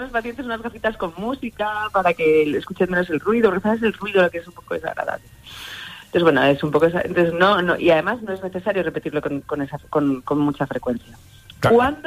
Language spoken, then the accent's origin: Spanish; Spain; pero a mí me parece que España es maravilloso.